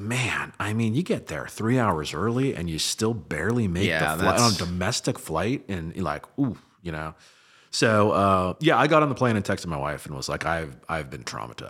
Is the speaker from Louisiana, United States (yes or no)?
no; San Francisco, California, United States; also born or lived in Palo Alto; And I grew up out in San Francisco and then down the peninsula in Palo Alto and stuff. That's where I went to high school.